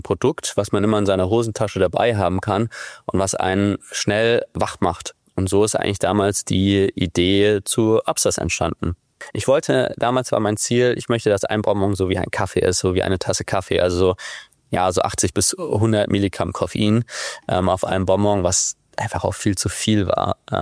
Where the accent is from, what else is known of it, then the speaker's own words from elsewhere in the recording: Wiesbaden, Hesse, Germany; Ich bin ja in Wiesbaden zur Schule gegangen.